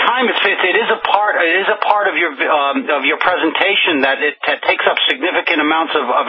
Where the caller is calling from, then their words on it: France; Well, I mean, we've got in France where I live. I'm calling from France when we speak here